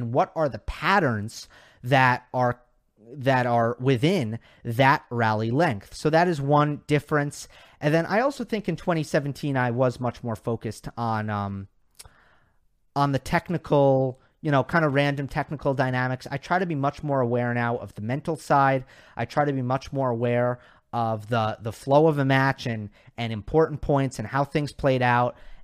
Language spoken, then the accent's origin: English; New York, United States; So I'm a New Yorker. I'm either going to be a Jets fan or a Giants fan.